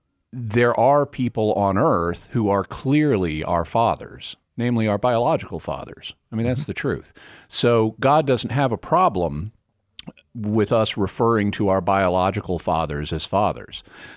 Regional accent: Arkansas, United States; Tomorrow takes me back to my home state of Arkansas. There is a park, a state park, just outside of my hometown called Devil's Den.

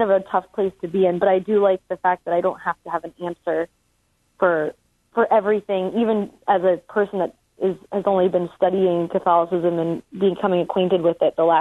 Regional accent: New York, United States; I'm actually from New York, and so all my friends pretty much that are Protestant are in New York. I mean, since I've moved across the country.

